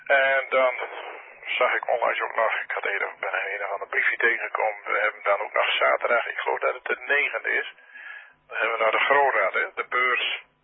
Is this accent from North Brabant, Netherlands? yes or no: no; Drenthe, Netherlands; Ja, ik kom niet uit Ogeveen, hoor. Maar uit in de buurt van Hassen.